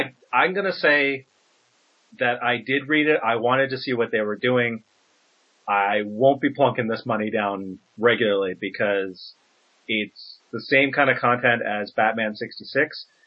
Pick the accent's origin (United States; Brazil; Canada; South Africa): Canada; it's a good time to remind our listeners internationally that we are Canadian.